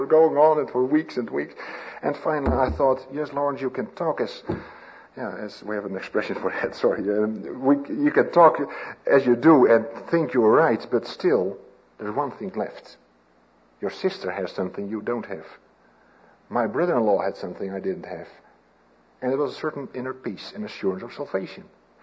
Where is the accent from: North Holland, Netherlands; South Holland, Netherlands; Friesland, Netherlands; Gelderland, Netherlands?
Friesland, Netherlands; Leeuwarden; in my hometown, that was in north of Holland, Friesland, in a town Leeuwarden.